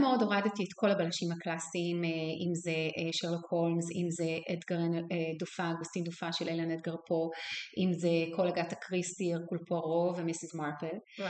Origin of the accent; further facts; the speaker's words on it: Ramat HaSharon, Central District, Israel; אז בעצם גדלתי ברמת השרון וגרתי מול הספרייה הציבורית